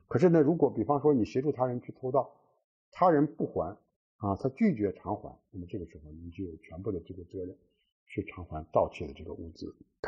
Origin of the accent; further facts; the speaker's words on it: China; 我们亚洲人哈，包括我们中国人在内呢